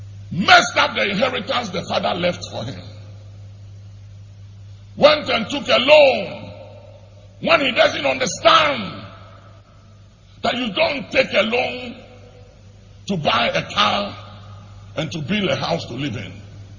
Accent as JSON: {"language": "English", "country": "Ghana", "said": "I am a Ghanaian, and I thank God that I was born a Ghanaian, and I will remain a Ghanaian till the coming of the Lord."}